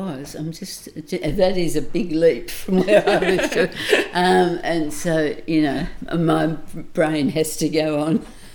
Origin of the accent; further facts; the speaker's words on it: Tasmania, Australia; I was short and I had my little red coat and I came from Tasmania.